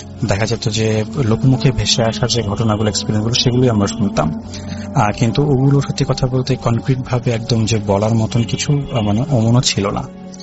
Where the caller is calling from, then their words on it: Dhaka, Dhaka Division, Bangladesh; আমি ঢাকার যাত্রাবাড়ি এলাকা থেকে বলছি।